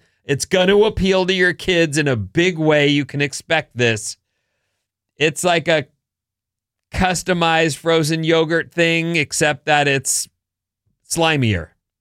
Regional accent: Irvine, California, United States; Where we lived when I grew up in Irvine, Del Mar was about an hour drive, which is nothing really.

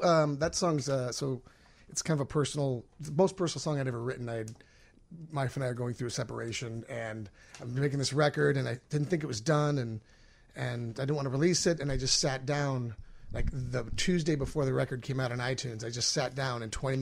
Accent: Lincolnshire, Illinois, United States; I grew up in Lincolnshire. I was up in the North Burbs. And about 10 years ago, a little over that, I moved to Highwood.

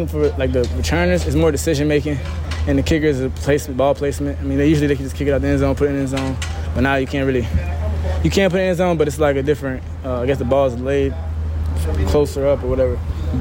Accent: Florida, United States; I'm from the South. I'm from Florida, but this ain't too far.

